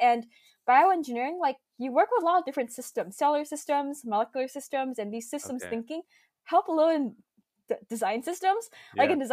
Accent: California, United States; And also growing up in the Bay Area, like a lot of kids, and especially like growing up with an immigrant family

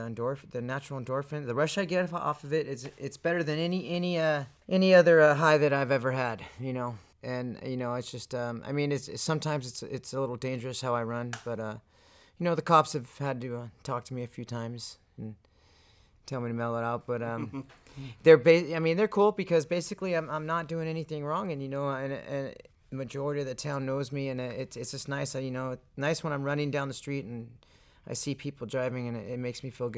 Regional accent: Santa Barbara, California, United States; Yeah, I grew up in Santa Barbara surfing. So, you know, I grew up at the beach and I love the ocean.

